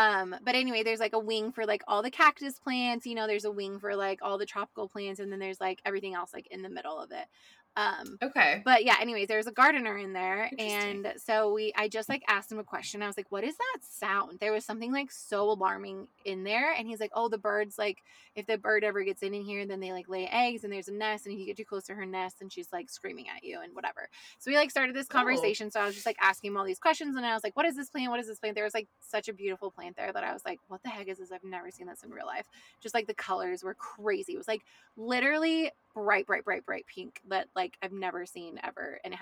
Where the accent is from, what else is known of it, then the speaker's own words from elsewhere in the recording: California, United States; And like, we told him we're from California and whatever.